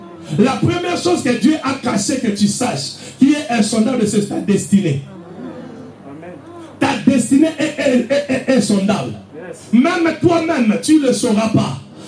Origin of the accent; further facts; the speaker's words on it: Kinshasa, DR Congo; born there; je suis né à Mamayem, à Kinshasa.